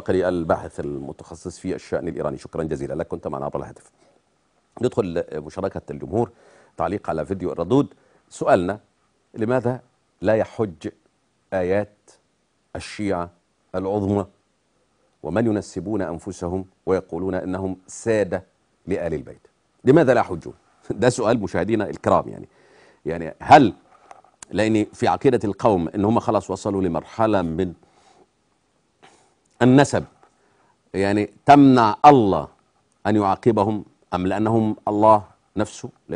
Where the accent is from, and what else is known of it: Upper Egypt, Egypt